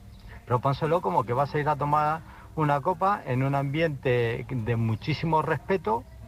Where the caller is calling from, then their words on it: Illescas, Castilla-La Mancha, Spain; de Illescas.